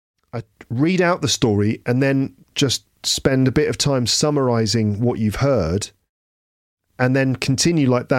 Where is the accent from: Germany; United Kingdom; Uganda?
United Kingdom; England; I've had that a few times, actually, on holiday in the United States. And people are sort of like, where are you from? Are you Irish? No, I'm from England.